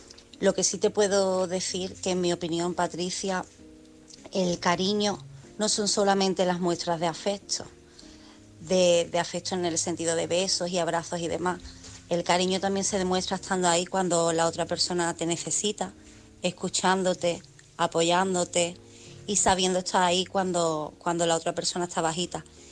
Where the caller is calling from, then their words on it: Cádiz, Andalusia, Spain; corresponsal de Cádiz